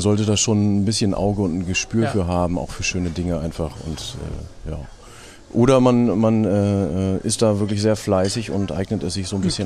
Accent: Braunschweig, Lower Saxony, Germany; ich komme aus Braunschweig

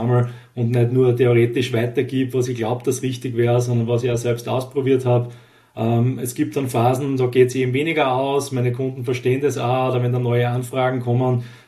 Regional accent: Graz, Styria, Austria; Ich wohne eigentlich auch selbst noch in Graz, also ich bin immer noch Grazer.

